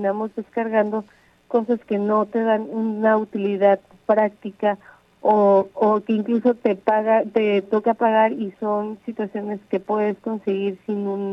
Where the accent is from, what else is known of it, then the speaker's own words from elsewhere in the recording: Mexico; para nosotros como mexicanos.